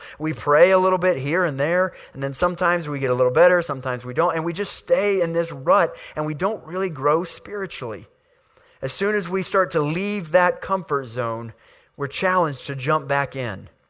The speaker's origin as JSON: {"language": "English", "town": "Waverly", "region": "Ohio", "country": "United States", "tie": "born or raised there", "said": "And I remember 3 years ago we moved back down here to my hometown of Waverly from the Columbus area, and a lot of people were like, why are you moving back down there?"}